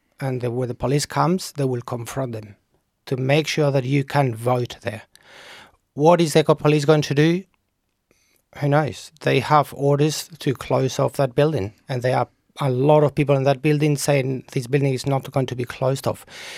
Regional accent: Madrid, Community of Madrid, Spain; also born or lived in south of Spain; I was born in the south of Spain. My parents are Catalan. I speak Catalan. And I grew up in Madrid.

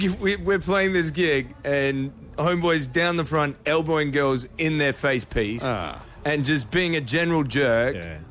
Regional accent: Shepparton, Victoria, Australia; Yeah, I'm from Shepparton.

